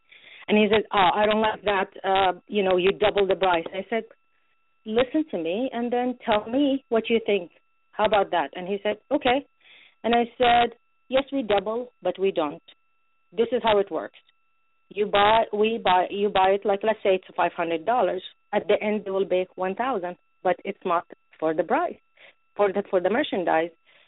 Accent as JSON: {"language": "English", "country": "Saudi Arabia", "tie": "born or raised there", "second_language": "English", "lives_now": "United States", "said": "I was born and raised in Saudi, so I'm a Saudi woman"}